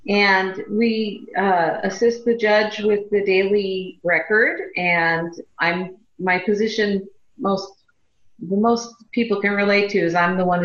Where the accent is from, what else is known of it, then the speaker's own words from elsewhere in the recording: Hollywood, California, United States; born there; I was born in Hollywood. Yes, Hollywood, California.